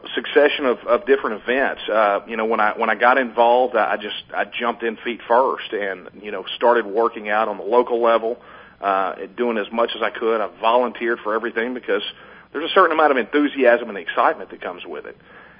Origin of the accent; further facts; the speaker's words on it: Texas, United States; there's a certain pride that goes along with it and a certain national sense that goes along with being a Texan.